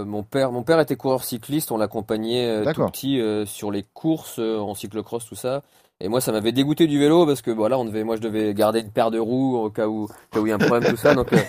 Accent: Nancy, Grand Est, France; Et moi, j'ai commencé sur un open chez moi à Nancy.

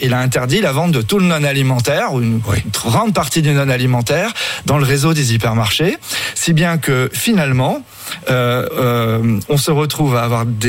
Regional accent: Brittany, France; Excusez-moi, je suis breton.

